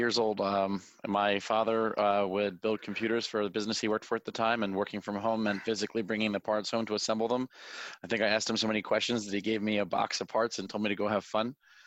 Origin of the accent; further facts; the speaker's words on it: Philadelphia, Pennsylvania, United States; Northeast Philadelphia.